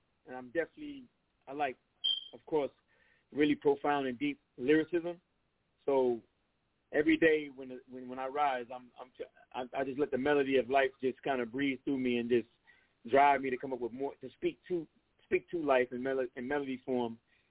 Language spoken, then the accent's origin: English; United States; me being Black American, raised in America, being inspired by a lot of rhythm and blues music